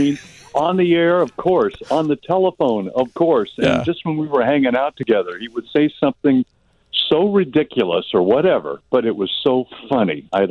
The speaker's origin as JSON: {"language": "English", "region": "Kansas", "country": "United States", "tie": "born or raised there", "said": "I grew up in Kansas, and I grew up listening to WLS and WGN down in Kansas."}